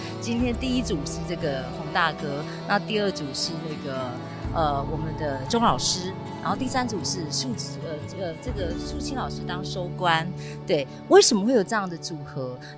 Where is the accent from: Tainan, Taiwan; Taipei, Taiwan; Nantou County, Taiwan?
Taipei, Taiwan; 因为毕竟我是台北市长大的孩子。